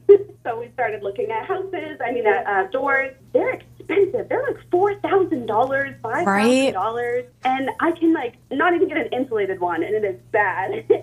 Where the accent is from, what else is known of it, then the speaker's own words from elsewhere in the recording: Saga, Japan; From Saga.